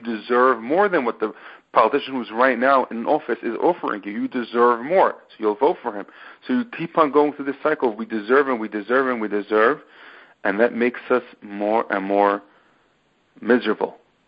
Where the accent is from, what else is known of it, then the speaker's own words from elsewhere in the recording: United States; I'm just entitled because I exist, because I'm an American.